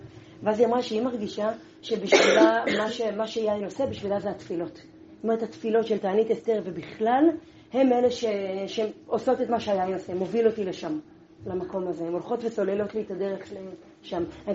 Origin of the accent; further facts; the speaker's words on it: Shuva, Southern District, Israel; קודם כל גם אני גדלתי בשובה.